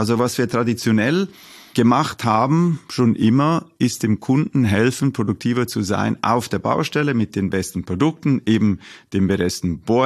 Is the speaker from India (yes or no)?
yes; India; Ich bin ja auch in Indien aufgewachsen